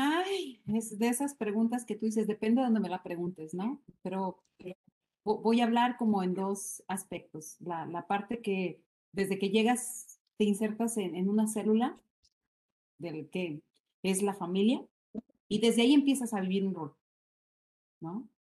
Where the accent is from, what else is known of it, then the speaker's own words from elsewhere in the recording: Mexico; obviamente pertenezco a una cultura, siendo mexicana